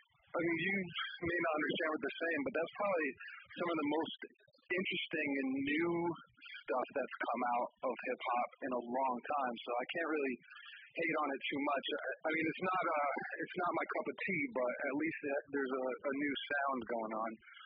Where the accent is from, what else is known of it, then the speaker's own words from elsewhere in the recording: Rhode Island, United States; And so I just I come from Rhode Island, you know, it's not a very it wasn't saturated in hip hop to any degree.